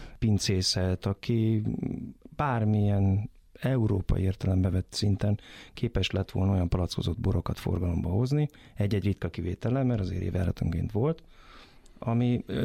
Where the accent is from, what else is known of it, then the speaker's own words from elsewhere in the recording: Veszprém, Veszprém County, Hungary; Kisgyerekkoromtól úgy nőttem fel annak ennél, hogy nem voltam somlószőlősi lakos nagyon sokáig. Veszprémben élt a család, oda kötöttünk